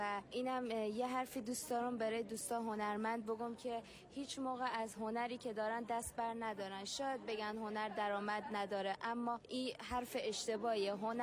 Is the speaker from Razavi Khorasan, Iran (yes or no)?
yes; Mashhad, Razavi Khorasan, Iran; 20 ساله از مشهد و اصالتاً هراتی هستم.